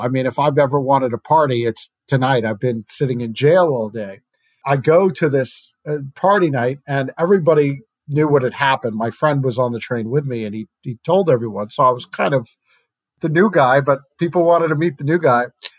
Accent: Brooklyn, New York, United States; I'm from Brooklyn, New York, and I run a voter registration organization.

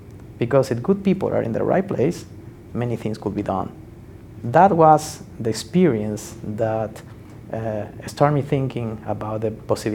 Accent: Peru; I'm from Peru.

